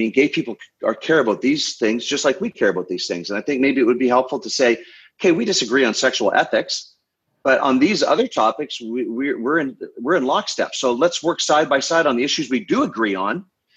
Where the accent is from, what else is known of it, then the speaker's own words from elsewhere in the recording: Canada; But as a Canadian, you know, looking south of our border